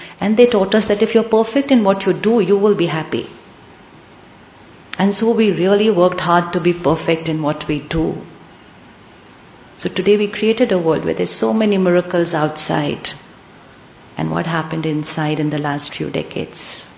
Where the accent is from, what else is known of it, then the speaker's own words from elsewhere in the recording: India; we come from Mumbai, we come from Delhi.